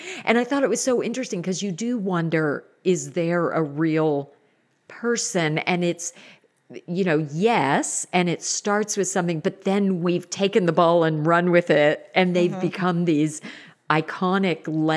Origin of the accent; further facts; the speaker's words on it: Indiana, United States; growing up in the Midwest and the roots of, you know, Indiana, and it's this history of popcorn as we know it.